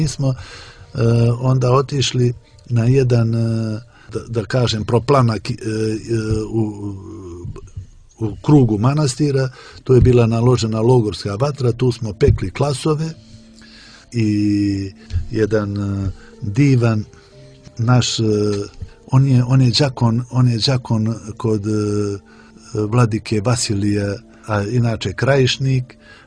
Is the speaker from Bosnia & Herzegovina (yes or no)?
no; Montenegro; Olje i ja, mi smo iz Dješanske nahije, mi smo najbliži rod vladike, odnosno Svetoga Mardarija.